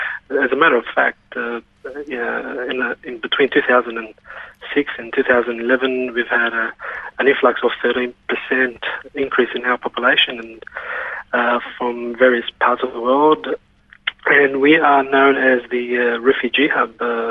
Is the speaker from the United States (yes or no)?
no; Auburn, New South Wales, Australia; I was born and bred in Auburn, but I'm of Lebanese heritage. Parents came out here back in the late 60s.